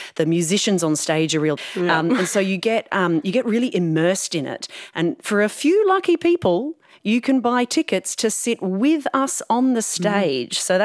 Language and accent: English; Australia; So to come back to Australia, my home country